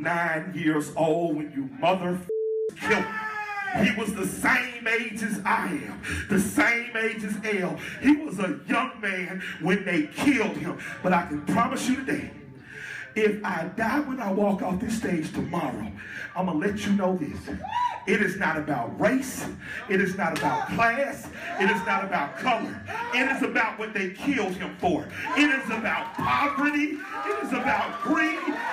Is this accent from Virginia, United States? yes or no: no; Atlanta, Georgia, United States; I'm from Atlanta, Georgia, and something said, just look for something Martin King might have said.